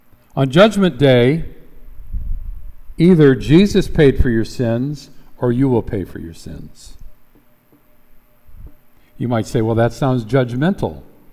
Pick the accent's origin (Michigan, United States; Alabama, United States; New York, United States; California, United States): Michigan, United States; As I said, I grew up in Michigan, and in the western part of Michigan